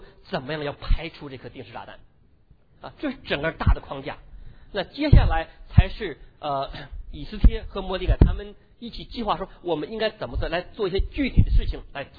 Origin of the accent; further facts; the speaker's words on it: China; 我们中国人讲到做文章还有做人是一个道理